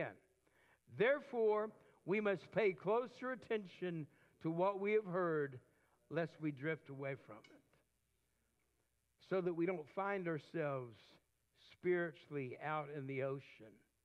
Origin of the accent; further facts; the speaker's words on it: Lake Jackson, Texas, United States; Many of you know I grew up in Texas. My dad pastored all over the state of Texas. I call Lake Jackson, Texas, home because that's where I lived 10 years, went to high school there.